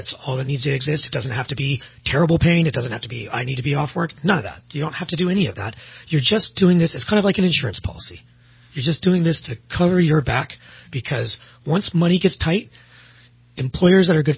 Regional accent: California, United States; You know, I'm from the Bay Area, man.

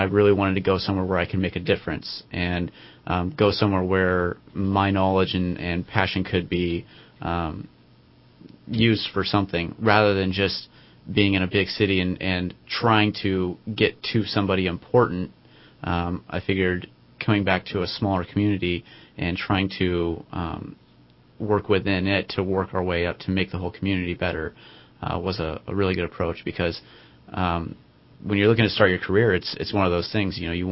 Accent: Weaverville, United States; also born or lived in Tempe, Arizona; I grew up in Weaverville, which is just an hour west of here, really small town. And then I couldn't wait to get out of there, so I went to college in Tempe, Arizona

